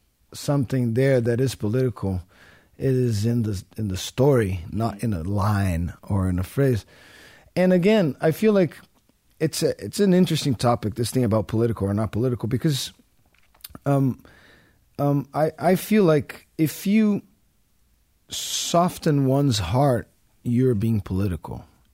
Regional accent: Brazil; now in United States; I'm from Brazil. And I moved to the United States slowly because of work with … first and then … all that. It's been 7 years now.

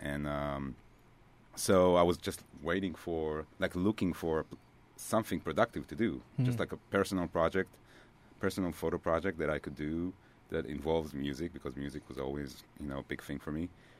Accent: Israel; moved away as an adult; now in New York, United States; I come from Israel. Like, I lived all my life in Israel.

